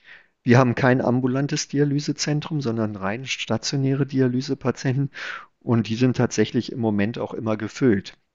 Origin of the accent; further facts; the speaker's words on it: Berlin, Germany; also born or lived in Palatinate, Germany; now in Hanover, Germany; Ich komme aus Hannover, bin aber eigentlich gebürtiger Pfälzer, habe da aber nur ein Jahr gelebt, bin dann nach Berlin gezogen, bin in Berlin groß geworden und dann nach Hannover.